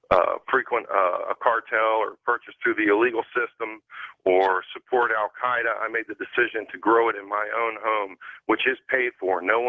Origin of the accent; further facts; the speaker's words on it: Washington, District of Columbia, United States; now in Texas, United States; I grew up around Washington, D.C.